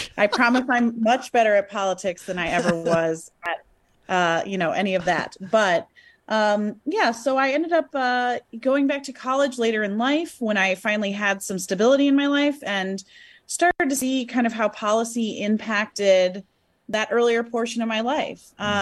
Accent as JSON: {"language": "English", "town": "Ann Arbor", "region": "Michigan", "country": "United States", "tie": "born or raised there", "said": "I grew up in Ann Arbor, Michigan. I was raised by two social workers and, you know, had kind of a interesting path to politics."}